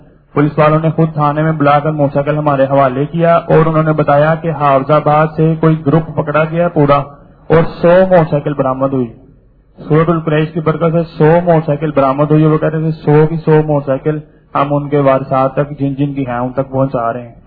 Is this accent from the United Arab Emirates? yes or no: no; Lahore, Punjab, Pakistan; میں لاہور سے تعلق رکھتا ہوں.